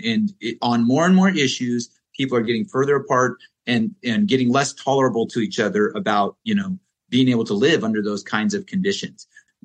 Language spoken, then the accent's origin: English; Oregon, United States; You know, I was born in Southern Oregon, raised in Central Oregon, where I'm at now.